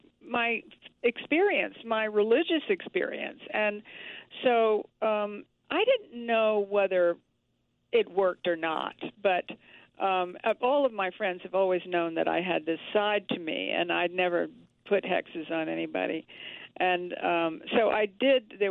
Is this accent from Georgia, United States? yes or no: yes; Savannah, Georgia, United States; I came from Savannah, Georgia, which is the Deep South